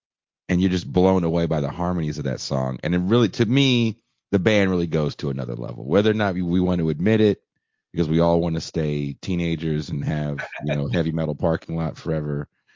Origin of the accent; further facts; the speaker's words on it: California, United States; And then I'm from the Bay Area.